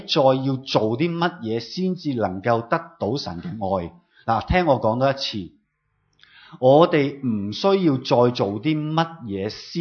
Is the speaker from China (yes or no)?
yes; China; 即係我哋中国人叫初一十五啦